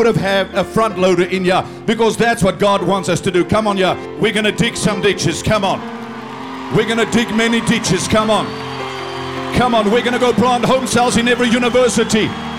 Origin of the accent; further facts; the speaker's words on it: South Africa; I grew up in South Africa.